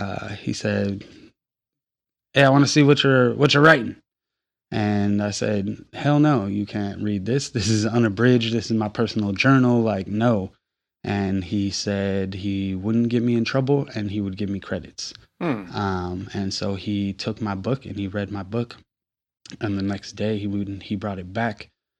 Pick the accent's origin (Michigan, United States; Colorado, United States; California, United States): California, United States; Wasco; also born or lived in Manteca; But I grew up in Wasco, California, which is a small city outside of Bakersfield, California. Bakersfield was the big city to me. In high school, I moved to Manteca, Calif